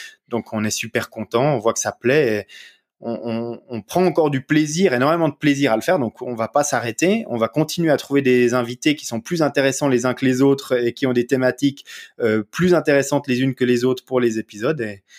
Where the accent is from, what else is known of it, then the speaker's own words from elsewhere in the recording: Vaud, Switzerland; accent: Vaud; parce que j'ai un petit accent du terroir, du gros de veau en Suisse